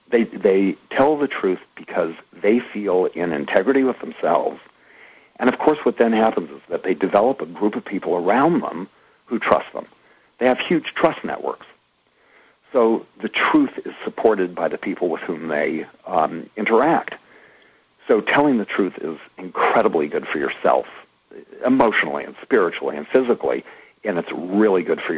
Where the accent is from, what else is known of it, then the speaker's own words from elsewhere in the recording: Los Angeles, California, United States; No, I actually grew up in West Los Angeles in the middle of the entertainment industry